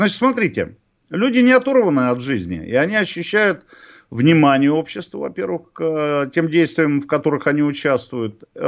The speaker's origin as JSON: {"language": "Russian", "country": "Russia", "said": "это еще пока нет такого лозунга, который существует у нас на родине, в нашей России."}